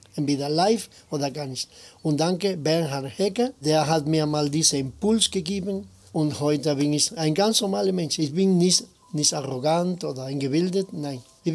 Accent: Cuba; German is a second language; Meine Heimat ist das ganz einfach. Zum Beispiel diese Freundlichkeit. Die Kubaner haben gar nichts.

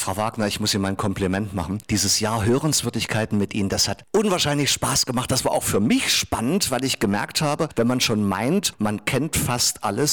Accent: Saalfeld, Thuringia, Germany; dann fragt man mich, wo kommst du überhaupt her? Und ich sage Saalfeld

